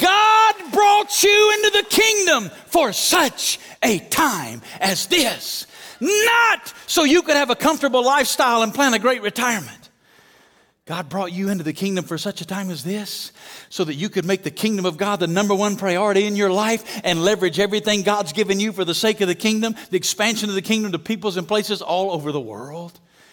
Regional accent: Alabama, United States; And I'm like you. I'm from Alabama. You know, if you're from Alabama, you don't go to Las Vegas.

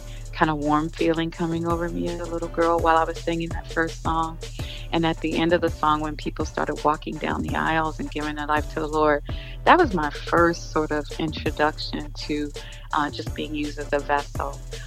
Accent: Arlington, Virginia, United States; now in Connecticut, United States; I'm born and raised in Arlington, Virginia, but I live right now in Connecticut.

